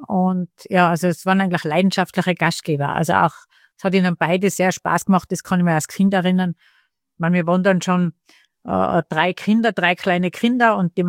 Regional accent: Tyrol, Austria; was wir als Tiroler gern haben

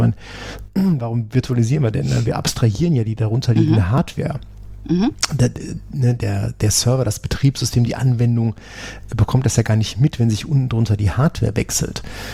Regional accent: Leverkusen, North Rhine-Westphalia, Germany; Ich komme ja aus Leverkusen, da gibt es einen großen Pharmachemie-Laden.

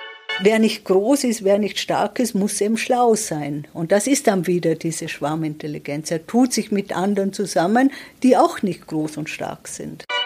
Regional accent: Tyrol, Austria; now in Münster, Germany; die Berge und meine Innsbrucker Heimat für die Zeit vor Münster

